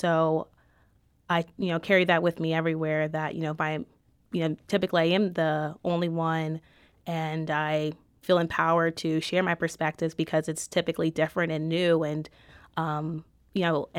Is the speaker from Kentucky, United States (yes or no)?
no; New Orleans, Louisiana, United States; So I'm originally from New Orleans. I come from a very large family, and I was fortunate to attend a private school growing up.